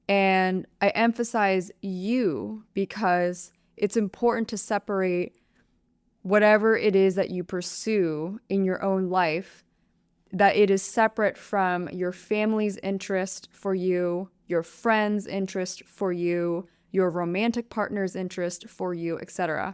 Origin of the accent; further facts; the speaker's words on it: United States; now I'm obviously going to add to that I grew up in American culture where just dynamics are different. And of course, my heritage is predominantly Vietnamese and Asian culture.